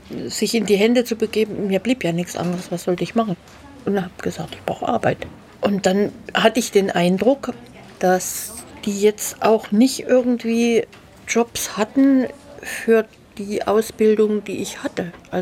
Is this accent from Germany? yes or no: yes; East Germany, Germany; Ich war aus dem Osten, also auf dem falschen Stern geboren.